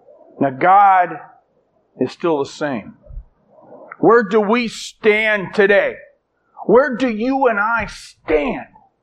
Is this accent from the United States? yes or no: no; Ireland; I'm Irish. You can't even squint and call me Jewish.